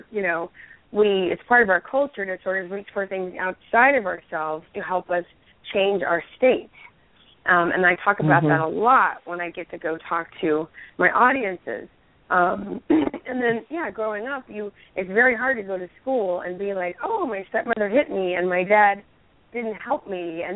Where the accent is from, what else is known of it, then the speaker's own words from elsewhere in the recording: Dallas, Texas, United States; I grew up in Dallas where I felt like I was supposed to look like a Dallas Cowboy cheerleader